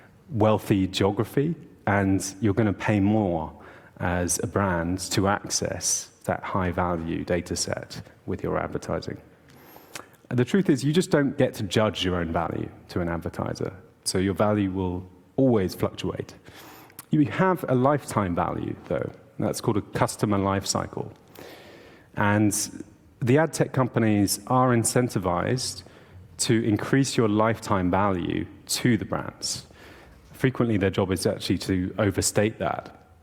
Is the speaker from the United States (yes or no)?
no; United Kingdom; The UK, my home country